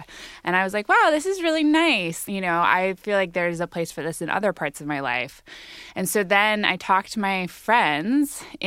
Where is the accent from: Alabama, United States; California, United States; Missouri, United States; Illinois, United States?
California, United States; Santa Barbara; I grew up in a university town. I grew up in Santa Barbara, California, and my parents are professors at the University of California, Santa Barbara.